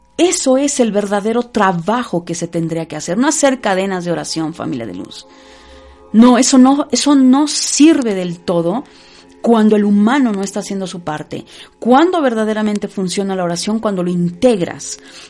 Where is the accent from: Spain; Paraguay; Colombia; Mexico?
Mexico; Como buena mexicana decimos ya me encabroné.